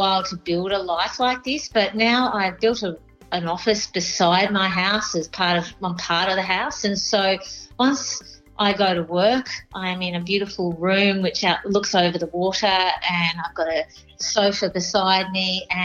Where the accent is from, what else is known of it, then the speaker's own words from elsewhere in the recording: Melbourne, Victoria, Australia; I'm the youngest of five children. I grew up in Melbourne, and my life changed dramatically at the age of two.